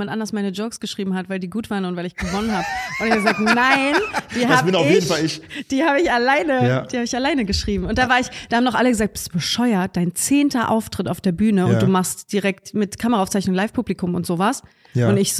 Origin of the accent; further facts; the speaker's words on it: Dresden, Saxony, Germany; accent: Saxon; weil ich bin ja Ossi. Also ja. Dresden, ich habe dann so ein bisschen mit sächsischem Dialekt gespielt